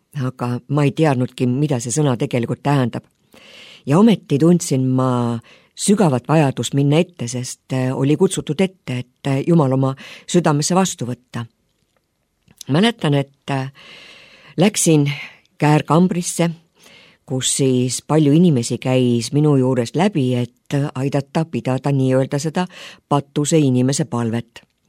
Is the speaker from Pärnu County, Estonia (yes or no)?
yes; Pärnu, Pärnu County, Estonia; born there; Niisiis sündisin ma Pärnus, mitte kristlikus peres. Minu lapsepõlv kulges küllatki turvalises õhkkonnas.